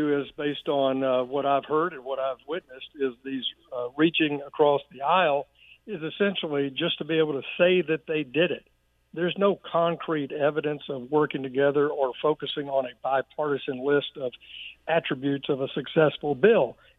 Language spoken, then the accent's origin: English; Arkansas, United States; And I've seen great success here in my home state of Arkansas.